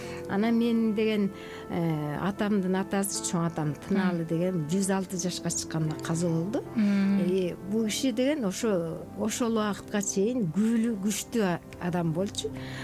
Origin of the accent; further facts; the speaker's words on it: Kara-Jygach, Jalal-Abad Region, Kyrgyzstan; Мен Токтоолор районунда туулуп өскөм, Кара Жыгач айылында. Биздин ошол Кызыл Жазы деген айылыбызда окудук. Ал жер үстү көл басып кетти. Анан Кара Жыгач айылына көчүп